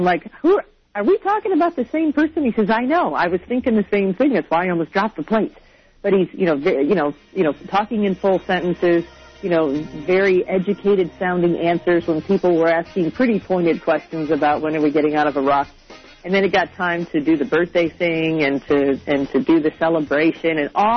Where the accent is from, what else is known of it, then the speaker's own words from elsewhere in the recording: Illinois, United States; And I grew up out here in the Northwest suburbs